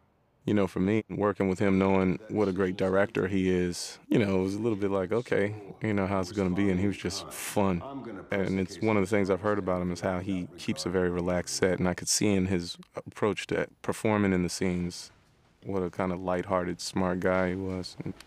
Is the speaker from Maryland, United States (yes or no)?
yes; Silver Spring, Maryland, United States; I'm from Silver Spring. While we're shouting out Maryland folks.